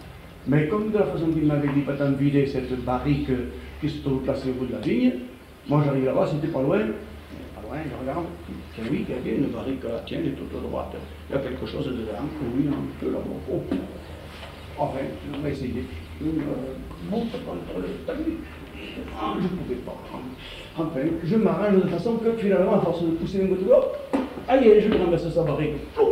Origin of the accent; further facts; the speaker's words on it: Villefranche, France; moved away; Je suis parti de Villefranche en 1915.